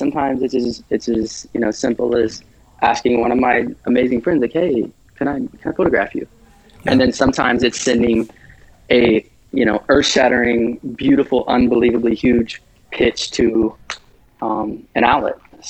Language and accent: English; Midwest, United States; I grew up playing sports in the Midwest, but basketball was always my thing.